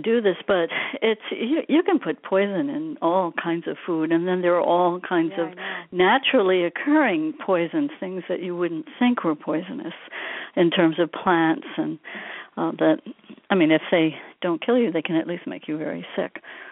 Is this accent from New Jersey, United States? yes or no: yes; New Jersey, United States; And since I'm from Jersey and, you know, you're from the city, you know what that can feel like at times.